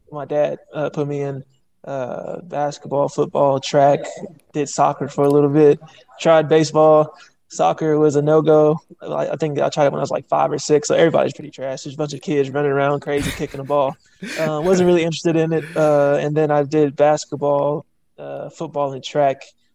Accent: Denver, Colorado, United States; also born or lived in Aurora; Denver native, born and raised out here in Denver. Went between here and Aurora, so mostly grew up in the Green Valley area, kind of towards the airport.

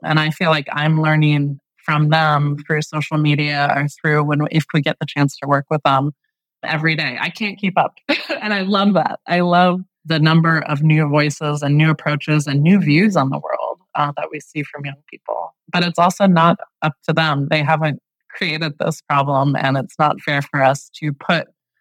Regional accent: United States; As an American, there's a bit of a stereotype that's true of like, everything's awesome.

